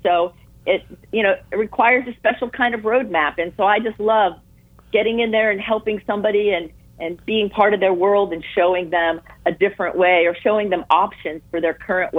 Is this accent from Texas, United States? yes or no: no; Sarasota, Florida, United States; Well, for all intents and purposes, I'm a Florida native. I was raised in Sarasota.